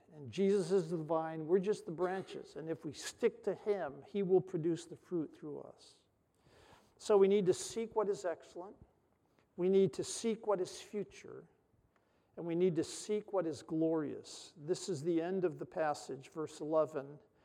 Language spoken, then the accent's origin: English; Brazil; I grew up in Brazil. I speak Portuguese like a native.